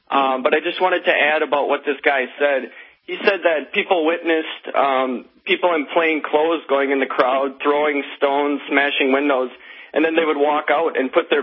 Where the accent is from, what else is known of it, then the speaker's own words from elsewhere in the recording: Wisconsin, United States; now in France; I'm originally from Wisconsin, but now I live here in France.